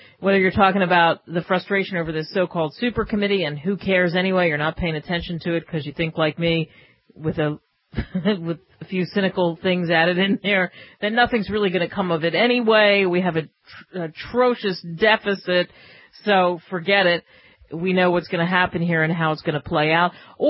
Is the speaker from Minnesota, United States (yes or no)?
no; California, United States; I'm from California.